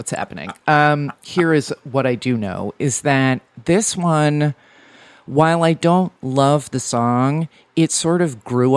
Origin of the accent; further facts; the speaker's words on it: New Jersey, United States; I'm from New Jersey. I understand how these things work.